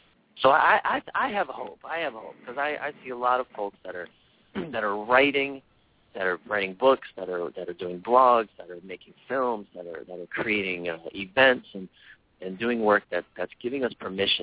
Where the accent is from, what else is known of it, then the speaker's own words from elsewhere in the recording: Maryland, United States; now in California, United States; I'm from the East Coast, so I grew up in Maryland.